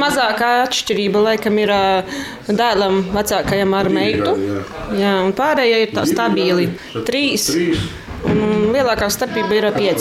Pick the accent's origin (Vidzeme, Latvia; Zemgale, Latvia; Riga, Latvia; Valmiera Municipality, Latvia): Vidzeme, Latvia; Priekuļi; born there; Piedzimu šeit un pēc tam es jau tur, mēs dzīvojam tur